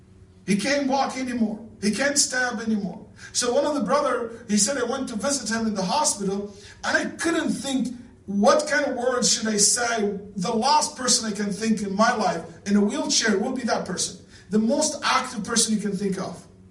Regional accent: Riyadh, Riyadh Province, Saudi Arabia; where I grew up in Riyadh, in Saudi Arabia.

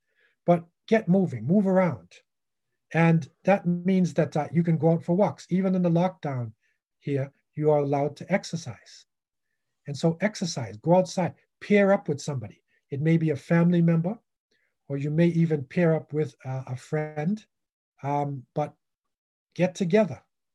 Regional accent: New England, United States; when I was young, growing up in New England.

